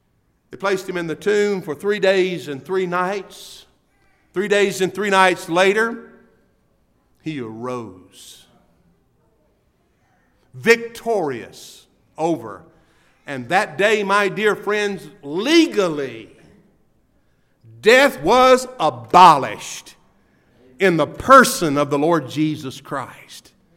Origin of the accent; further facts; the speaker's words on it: Mississippi, United States; I'm kidding. I'm from Mississippi. What can I say?